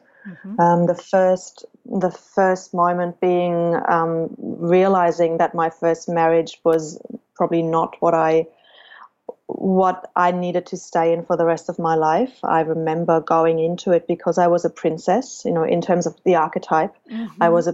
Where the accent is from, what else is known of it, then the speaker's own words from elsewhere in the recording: Germany; growing up in a society, I chose Germany as my home country